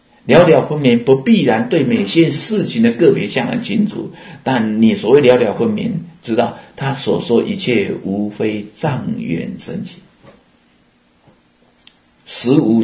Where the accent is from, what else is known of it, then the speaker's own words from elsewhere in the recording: Taiwan; accent: Taiwanese; 那我们台湾话的空是那个空空，